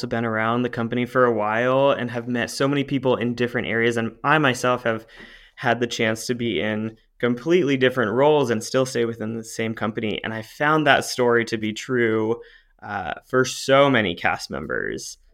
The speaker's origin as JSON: {"language": "English", "region": "California", "country": "United States", "tie": "born or raised there", "said": "I grew up in California, so being kind to the nature around me was something that I was familiar"}